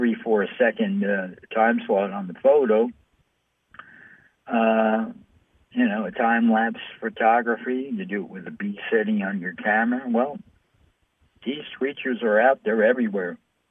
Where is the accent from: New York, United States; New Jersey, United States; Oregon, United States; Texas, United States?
New York, United States; New York City; I once talked to this guy. I'm from New York City.